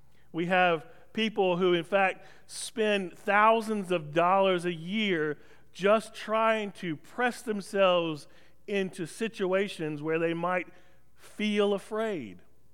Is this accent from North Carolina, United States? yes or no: yes; North Carolina, United States; Growing up in Columbus County, North Carolina, one of the biggest things to do on Halloween night was to go